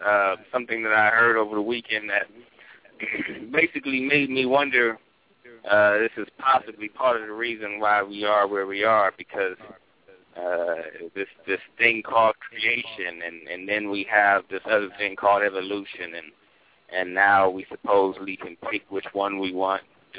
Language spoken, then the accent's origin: English; Youngstown, Ohio, United States; I am from Youngstown. I do work in Youngstown, but I don't work in downtown Youngstown.